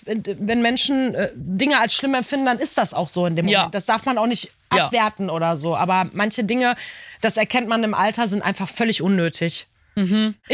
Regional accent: Bochum, North Rhine-Westphalia, Germany; aus meiner eigenen Heimat, wo ich komme, aus Bochum.

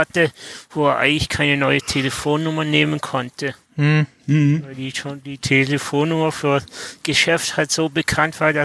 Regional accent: Konstanz, Baden-Württemberg, Germany; Kein Geheimnis, ich bin aus Konstanz.

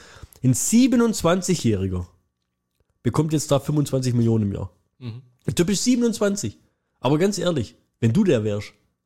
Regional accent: Dresden, Saxony, Germany; ich komme aus Dresden.

